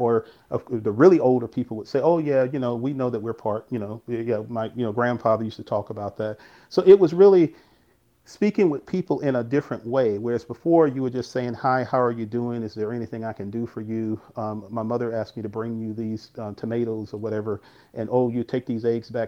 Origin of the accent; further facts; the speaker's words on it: Indian Woods, North Carolina, United States; can I write about my hometown? And his remarks were that if you don't write about it, nobody else will. And so that's how I ended up writing my master's thesis on Indian Woods